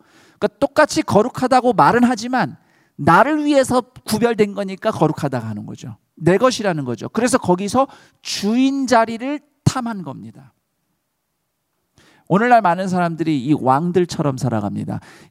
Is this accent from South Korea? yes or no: yes; South Korea; 우리는 한국에서 왔고